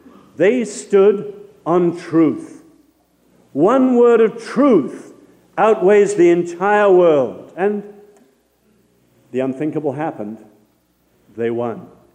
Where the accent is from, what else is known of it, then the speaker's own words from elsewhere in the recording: England, United Kingdom; accent: English; with my English accent, I could talk for 20 minutes before people realize I'm saying nothing.